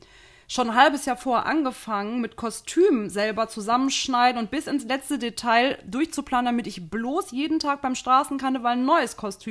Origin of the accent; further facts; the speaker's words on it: Cologne, North Rhine-Westphalia, Germany; Also ich bin gebürtige Kölnerin